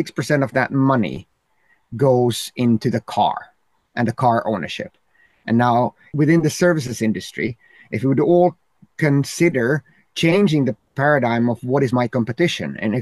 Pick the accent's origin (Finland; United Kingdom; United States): Finland; Helsinki, Uusimaa; Even in my hometown, Helsinki